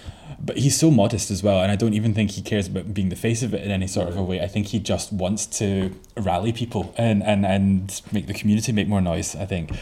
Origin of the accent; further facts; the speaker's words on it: United Kingdom; certainly as a Brit